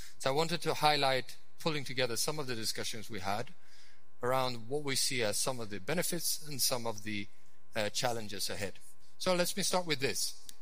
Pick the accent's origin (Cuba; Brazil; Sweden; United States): Sweden; my home country, by the way, is Sweden.